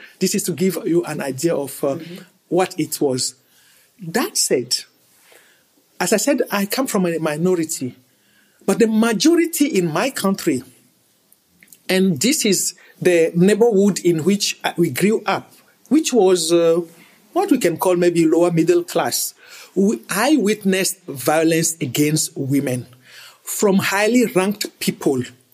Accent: Lomé, Maritime, Togo; I was born and raised in Lomé 51 years ago.

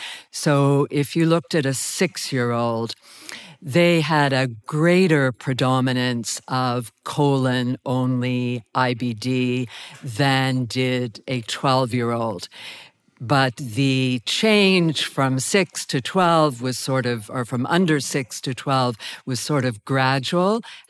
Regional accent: Canada; I say that as a Canadian

